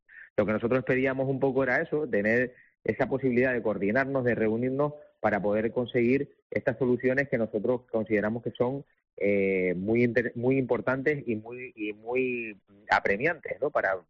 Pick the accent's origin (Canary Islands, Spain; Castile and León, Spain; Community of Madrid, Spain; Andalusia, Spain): Canary Islands, Spain; En Canarias es una maravilla. Yo soy canario, me encanta vivir aquí.